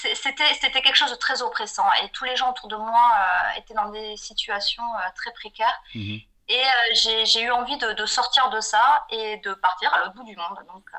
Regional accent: Pau, Nouvelle-Aquitaine, France; born there; Je suis née à Pau de père espagnol et de mère française.

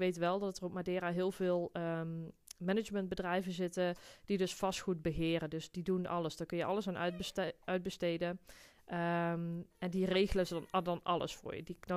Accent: Netherlands; Je kunt dus, in ieder geval, wij kunnen als Nederlander, kunnen we daar op ons Nederlands inkomen, kunnen we een hypotheek krijgen.

